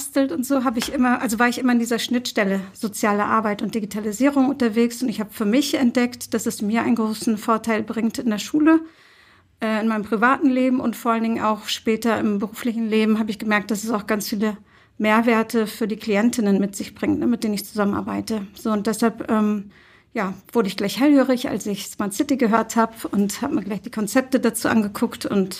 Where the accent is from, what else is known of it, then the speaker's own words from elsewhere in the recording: Lübeck, Schleswig-Holstein, Germany; also born or lived in Turkey / United States; Ich bin in Lübeck geboren und aufgewachsen, war zwischenzeitlich 15 Jahre im Ausland, in der Türkei und in den USA und bin dann ja vor circa 10 Jahren wieder zurückgekommen nach Lübeck